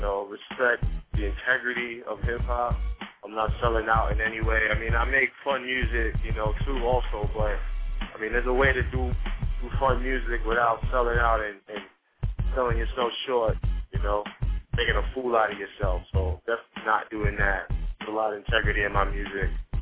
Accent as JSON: {"language": "English", "town": "Far Rockaway", "region": "New York", "country": "United States", "tie": "born or raised there", "said": "I'm from Far Rock, Queens. Been in Far Rock my whole life, you know, so my music is like embedded in that, you know."}